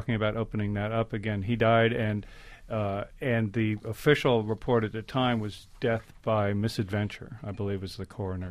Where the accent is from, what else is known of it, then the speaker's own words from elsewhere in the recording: California, United States; Because I'm a Californian, because I think everybody goes home at a certain point